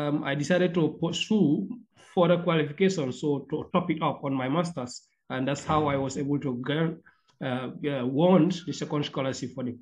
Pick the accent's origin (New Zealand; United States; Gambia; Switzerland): Gambia; English is a second language; being born and raised in Gambia, and I actually completed my high school in Gambia